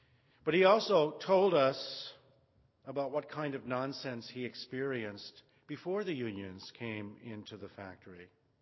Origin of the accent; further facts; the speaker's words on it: Detroit, Michigan, United States; Of all the lines in Marge Piercy's difficult poem about Detroit, my hometown, that's the one that stands up for me.